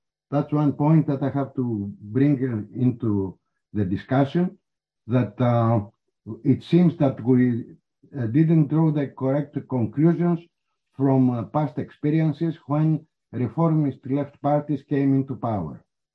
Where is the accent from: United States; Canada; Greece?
Greece; from Greece.